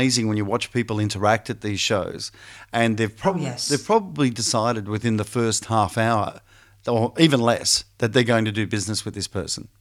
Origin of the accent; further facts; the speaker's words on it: Melbourne, Victoria, Australia; from Melbourne, Australia